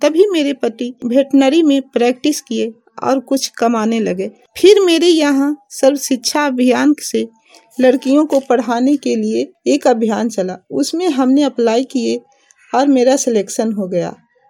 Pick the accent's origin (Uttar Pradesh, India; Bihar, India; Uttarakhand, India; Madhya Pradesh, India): Bihar, India; Ariyama; और मैं ग्राम अरियामा पोस्ट हरसापुर प्रखंड नगर नौसा जिला नालंदा राज्य बिहार की रहने वाली हूँ। और मैं साधारण फैमिली से बिलोंग करती थी।